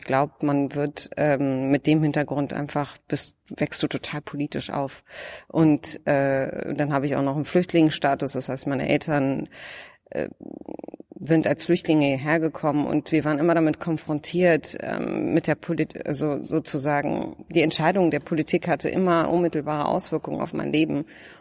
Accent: Berlin, Germany; Und dann sage ich, ich bin Deutsche. Und dann sagen sie, ja, aber wo kommst du denn wirklich? Und dann sage ich, ich komme aus Moabit.

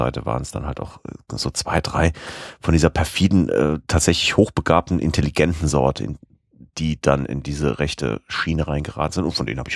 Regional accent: Germany; born there; Grundschule war es kein Problem, Kindergarten war es kein Problem, weil ich bin halt auch in Deutschland geboren, aber mein Vater ist in meiner Familie der Pole gewesen

